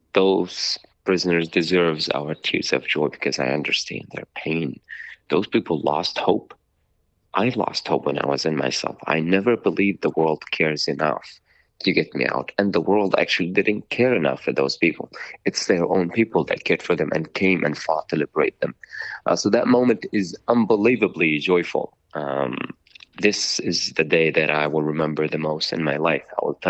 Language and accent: English; Syria; Syria is so beautiful. If I could tell you about my hometown, it would take me a few days about how beautiful it is.